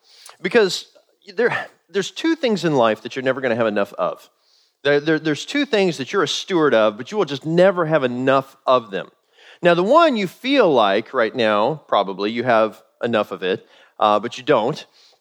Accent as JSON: {"language": "English", "town": "Kansas City", "region": "Missouri", "country": "United States", "tie": "born or raised there", "said": "So I'm from Missouri originally. We call it Missouri."}